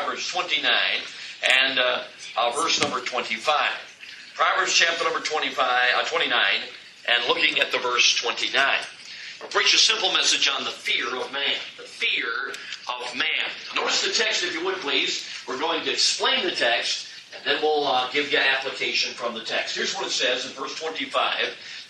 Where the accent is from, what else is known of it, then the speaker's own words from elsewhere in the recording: Chicago, Illinois, United States; I grew up in Chicago, I'm a city slicker